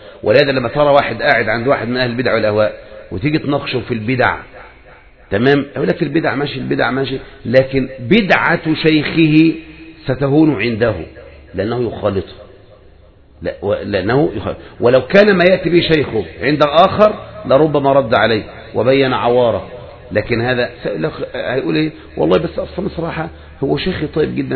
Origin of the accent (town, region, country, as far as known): Egypt